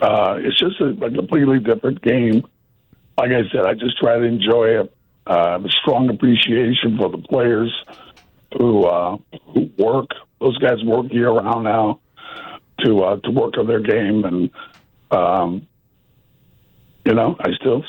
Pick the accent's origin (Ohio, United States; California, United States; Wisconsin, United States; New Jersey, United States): California, United States; Sacramento; I'm from Sacramento, and the Warriors.